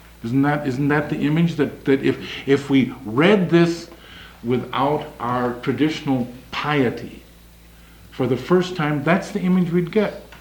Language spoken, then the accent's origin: English; Mauston, Wisconsin, United States; I grew up in Mauston, Wisconsin, in a beautiful, beautiful, green, rural Norwegian ghetto that my mother's grandparents had immigrated to in the 1840s.